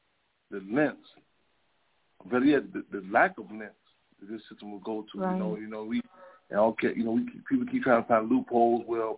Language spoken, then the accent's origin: English; Chicago, Illinois, United States; I live down south. I'm from Chicago.